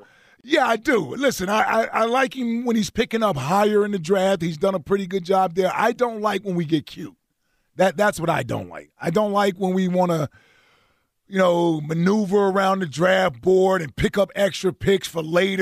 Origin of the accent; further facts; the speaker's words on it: Cincinnati, Ohio, United States; I grew up in Cincinnati, and Detroit is Detroit, so yeah.